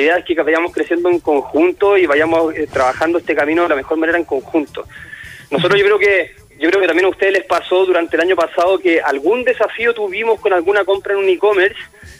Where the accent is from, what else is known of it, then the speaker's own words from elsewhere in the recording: Chile; Nosotros como chilenos tenemos una cultura muy buena de apreciar lo estadounidense